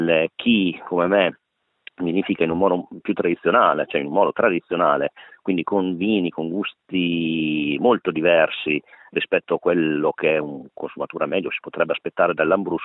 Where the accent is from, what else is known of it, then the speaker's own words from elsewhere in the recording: Reggio Emilia, Emilia-Romagna, Italy; essendo nato e cresciuto a Reggio e avendo preso la strada del vignaiolo